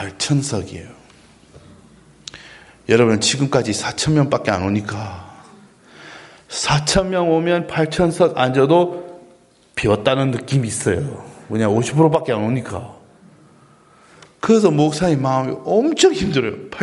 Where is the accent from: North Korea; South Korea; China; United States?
United States; Atlanta, Georgia; 애틀랜타는 제 고향이에요.